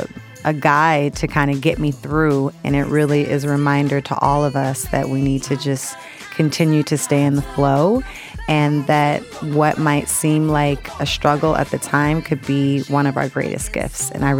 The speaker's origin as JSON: {"language": "English", "town": "Oakland", "region": "California", "country": "United States", "tie": "born or raised there", "also_born_or_lived": "Richmond, Virginia", "said": "I am a child of the South, I was born in Richmond, Virginia, so that black church element is there, but my parents raised me in Oakland, California."}